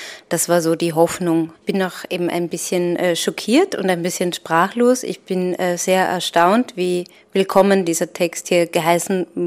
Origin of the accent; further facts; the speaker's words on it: Styria, Austria; now in Vienna, Austria; ich komme aus der Südoststeiermark, lebe auch in Wien.